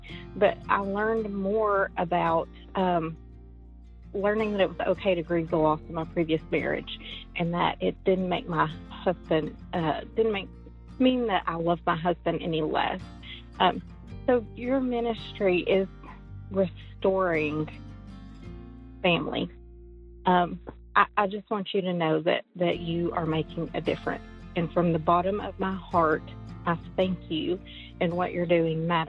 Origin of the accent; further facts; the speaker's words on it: Searcy, Arkansas, United States; I'm from Searcy, Arkansas, and I listen to the podcast via iHeartRadio.